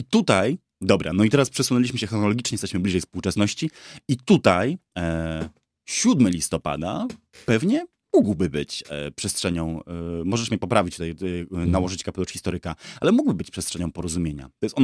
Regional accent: Wrocław, Lower Silesian Voivodeship, Poland; now in Warsaw, Poland; ja też jak przyjechałem z Wrocławia do Warszawy

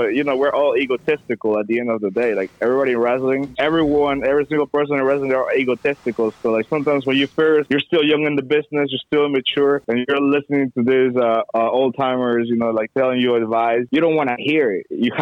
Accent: Peru; I'm going back to Peru. Like, I'm wrestling back in Peru in my home country at home in July.

